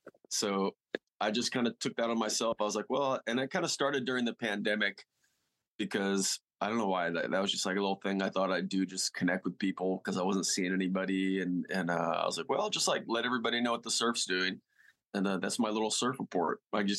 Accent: Galveston, Texas, United States; I'm from Galveston, and Galveston has these little longboard, chill little waves just to go get wet.

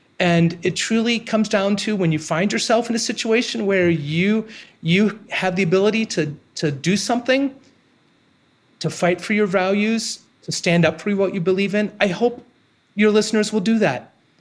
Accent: Ohio, United States; And seeing what's happening, not just in my home state of Ohio, but in other states across the country

